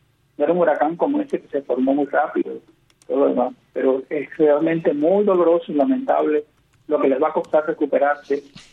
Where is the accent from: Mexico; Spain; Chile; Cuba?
Cuba; como cubano de a pie